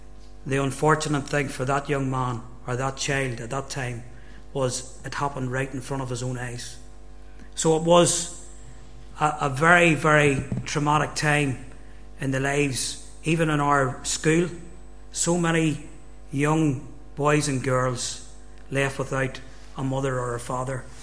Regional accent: Northern Ireland, United Kingdom; I was just a young lad that was growing up in the Troubles

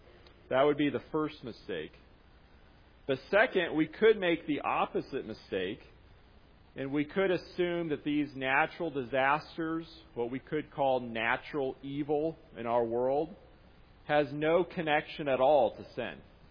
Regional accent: Iowa, United States; now in Michigan, United States; went through my home state of Iowa, causing damage, swung through my new home state of Michigan

